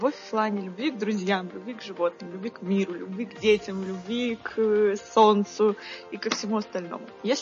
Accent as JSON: {"language": "Russian", "town": "Severodvinsk", "region": "Arkhangelsk Oblast", "country": "Russia", "tie": "born or raised there", "lives_now": "Saint Petersburg, Russia", "said": "Санкт-Петербург, где я живу, теплые Сочи и мой родной город Северодвинск."}